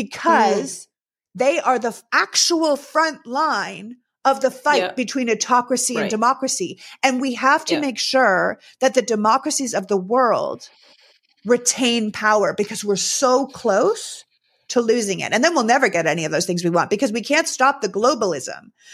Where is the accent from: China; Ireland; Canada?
Canada; now in United States; I grew up in Canada, right? So when I grew up in Canada, before I became an American citizen